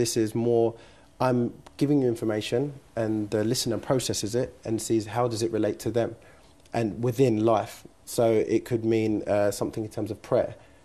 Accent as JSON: {"language": "English", "country": "United Kingdom", "said": "I think in terms of as being a British Muslim, we do."}